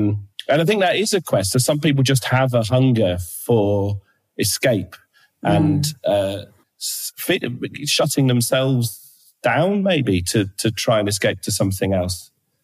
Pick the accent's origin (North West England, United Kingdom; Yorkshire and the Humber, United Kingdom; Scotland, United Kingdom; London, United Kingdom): Yorkshire and the Humber, United Kingdom; Halifax; also born or lived in Bradford; I loved it. I was a very happy kid. We lived in Halifax. I was born in Bradford, don't remember that. But then we lived in Halifax.